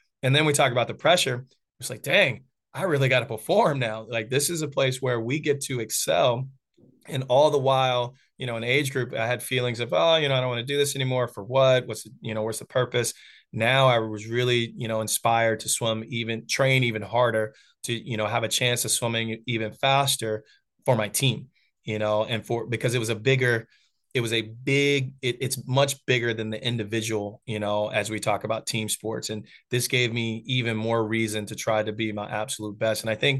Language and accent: English; North Carolina, United States; You know, I grew up in North Carolina, swam club, swam high school.